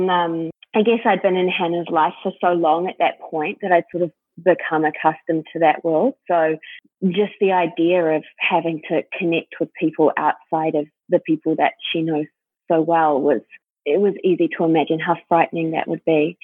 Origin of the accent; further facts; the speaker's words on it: New Zealand; I'm from New Zealand